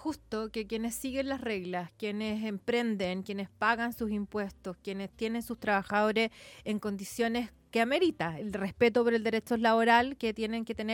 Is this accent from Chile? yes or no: yes; San Antonio, Valparaíso, Chile; yo soy de San Antonio.